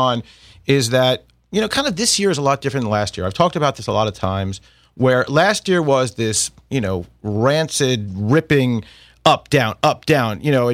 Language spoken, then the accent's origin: English; Commack, New York, United States; Right. I grew up in Commack.